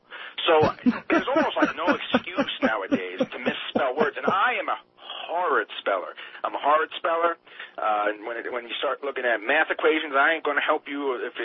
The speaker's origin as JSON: {"language": "English", "region": "Wisconsin", "country": "United States", "said": "you know, I'm from Wisconsin, so you know how the Internet's getting real smart now, and it knows where you are"}